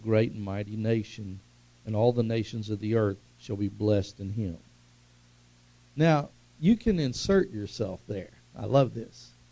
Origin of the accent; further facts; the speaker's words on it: Tulsa, Oklahoma, United States; I can remember growing up in West Tulsa, Crystal City.